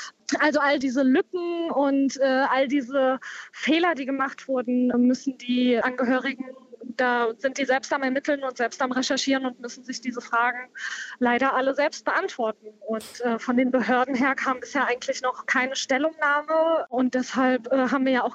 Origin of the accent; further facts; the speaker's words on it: Hanau, Hesse, Germany; moved away as an adult; Ja, also ich bin in Hanau geboren und aufgewachsen, bin zwar vor 10 Jahren weggezogen, aber meine Familie lebt noch hier